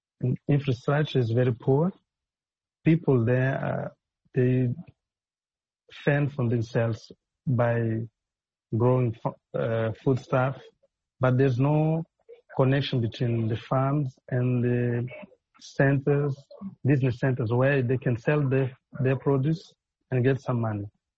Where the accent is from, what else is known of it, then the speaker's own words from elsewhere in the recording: Mozambique; I'm a journalist from Mozambique.